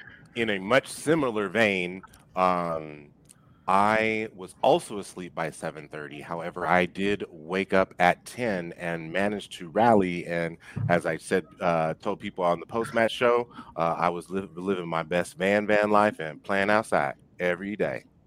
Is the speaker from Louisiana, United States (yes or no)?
no; Kansas City, Missouri, United States; I hail from Kansas City, currently living that Rocky Mountain life.